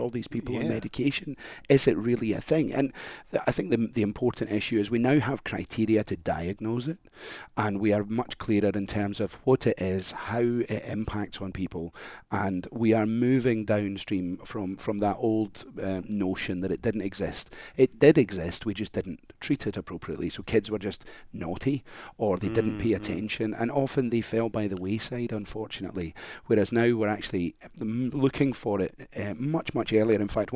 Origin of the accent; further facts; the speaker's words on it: Scotland, United Kingdom; accent: Scottish; Some Scots struggle with purple burglar alarm. I've modulated my accent somewhat